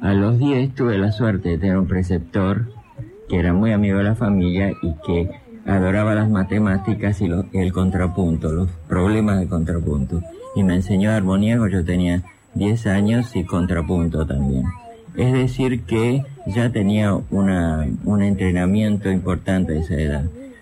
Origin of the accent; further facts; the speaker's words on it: Argentina; also born or lived in Europe; No, nací en Europa, soy de origen húngaro, pero vine a la Argentina con mis padres cuando tenía un año.